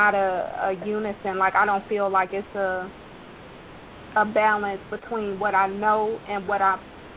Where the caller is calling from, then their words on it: Atlanta, Georgia, United States; I'm calling from the Atlanta area.